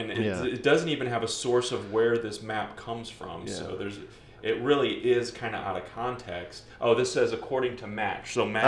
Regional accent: St. Louis, Missouri, United States; now in Southern Illinois, United States; I mean, obviously, I grew up in St. Louis, so everybody talks about St. Louis

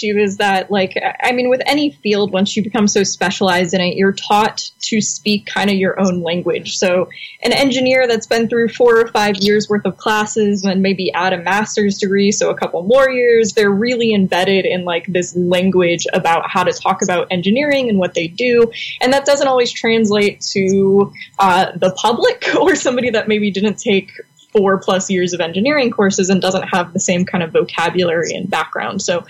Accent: Tampa, Florida, United States; now in Buffalo, United States; Sure. So I'm from Tampa, Florida. I've been in Buffalo now a little over a year.

